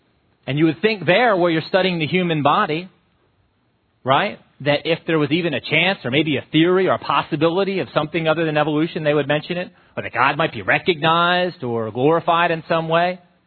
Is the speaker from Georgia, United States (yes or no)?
no; Wilmington, Delaware, United States; My journey began in 1967, where I was raised and born in Wilmington, Delaware.